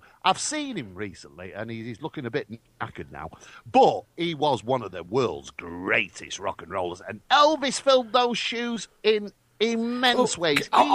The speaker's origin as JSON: {"language": "English", "town": "Manchester", "region": "North West England", "country": "United Kingdom", "said": "I'm a Mancunian."}